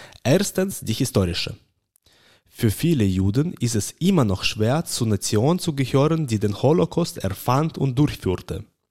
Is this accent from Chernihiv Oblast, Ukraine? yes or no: yes; Chernihiv, Chernihiv Oblast, Ukraine; first language Russian/Ukrainian; German is a second language; now in Germany; Ich bin ein russisch- und ukrainischsprachiger ethnischer Jude aus der ukrainischen Stadt Tschernihiw mit deutscher Staatsbürgerschaft und europäischer Identität.